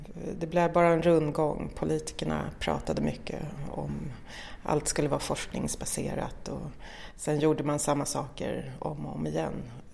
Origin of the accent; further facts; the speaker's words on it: Turkey; now in Sweden; Jag är ju ursprungligen från Turkiet.